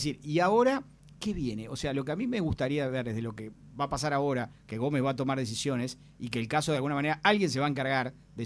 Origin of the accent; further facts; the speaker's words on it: Uruguay; lo digo como uruguayo